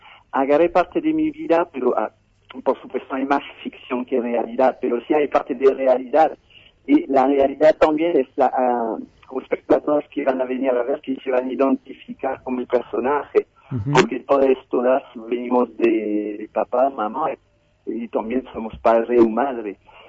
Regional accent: France; Spanish is a second language; now in El Bolsón, Argentina; quizás soy un poco más argentino que francés ahora. Ajá. Hace 20 años que vivo en el Bolsón.

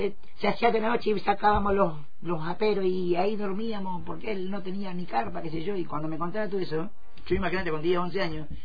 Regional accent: Playa Dorada, Río Negro, Argentina; born there; soy nacido en Playa Dorada.

